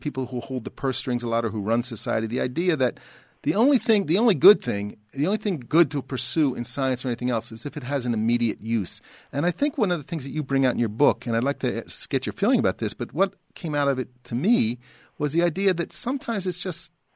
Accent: East Coast, United States; now in Los Angeles, United States; I came from the East Coast. I never was in an earthquake. I came out here and it rumbles all

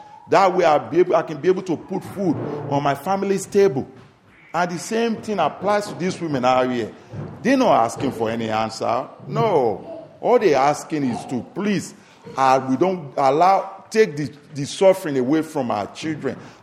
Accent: Nigeria; now in Ireland; when I was growing up in Nigeria, I went to a Catholic school.

